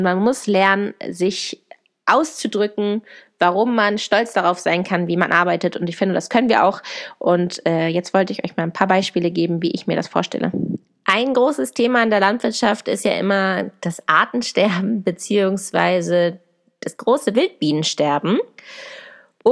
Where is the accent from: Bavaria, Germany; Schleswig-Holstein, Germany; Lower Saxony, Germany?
Lower Saxony, Germany; Hannover; ich komme übrigens aus Hannover